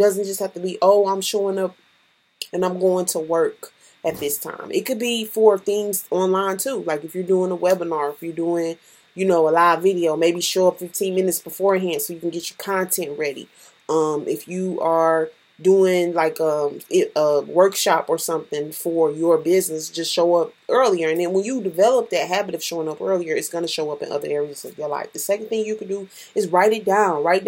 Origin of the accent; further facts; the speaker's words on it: Houston, Texas, United States; I'm from Houston, Texas.